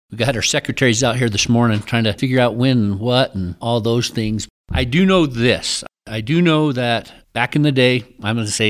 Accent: Monte Vista, Colorado, United States; I've spent all but about 6 months of my life in Monte Vista. I'm a graduate of Monte Vista.

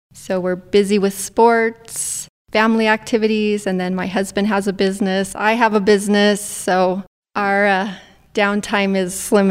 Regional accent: Windsor, Colorado, United States; Well, I was born and raised in Windsor, Colorado, which is the northern part of the state.

